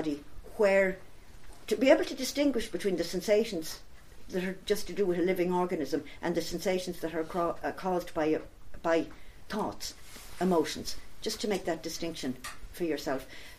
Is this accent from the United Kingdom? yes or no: no; Ireland; I noticed for myself as an Irish person, it was only when I travelled abroad that I realised that sometimes people thought a different way.